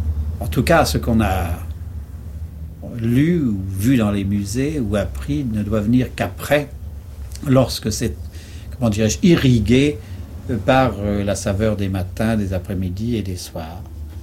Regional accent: Paris, Île-de-France, France; now in Vézelay, France; à Vézelay, on nous considère toujours, nous autres Parisiens, enfin nous qui ne sommes pas vraiment de Vézelay, comme de la terre rapportée.

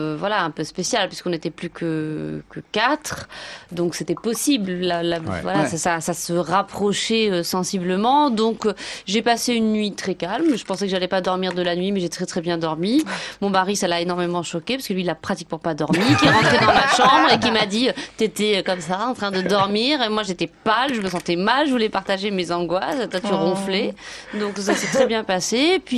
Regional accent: Morocco; j'appelle sur le fixe chez moi au Maroc

